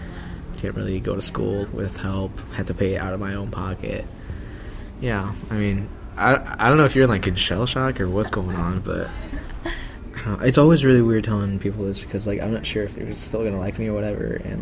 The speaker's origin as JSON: {"language": "English", "town": "Elkhart", "region": "Indiana", "country": "United States", "tie": "born or raised there", "said": "It's at Fly Traps, a restaurant here in downtown Elkhart, my hometown."}